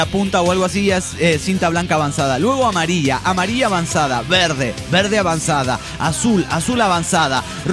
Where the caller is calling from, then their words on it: Teuchitlán, Jalisco, Mexico; de Teuchitlán, Jalisco, México.